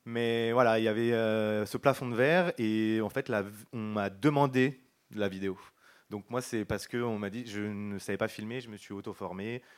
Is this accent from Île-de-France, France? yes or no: yes; Aulnay-sous-Bois, Île-de-France, France; parce que moi, j'ai grandi en Seine-Saint-Denis, à Aulnay-sous-Bois